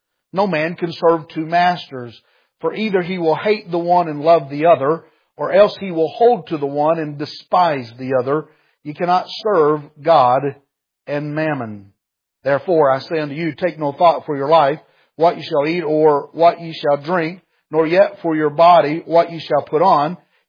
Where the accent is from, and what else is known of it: Bengal Holler, West Virginia, United States